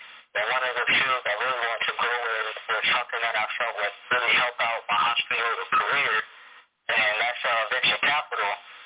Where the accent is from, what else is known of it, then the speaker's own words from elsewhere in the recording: Orange, New Jersey, United States; I'm from Orange, New Jersey.